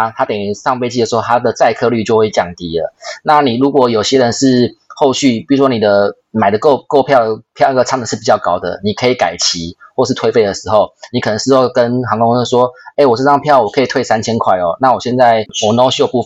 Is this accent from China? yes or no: no; Taiwan; now in Kuala Lumpur, Malaysia; 因为我是台湾人嘛，我很久没有回台湾了